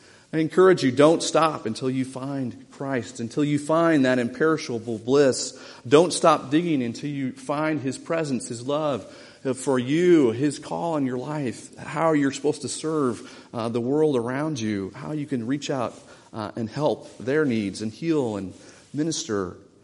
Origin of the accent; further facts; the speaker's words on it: Texas, United States; And I, as a Texan, I thought I'd better take his opinion seriously.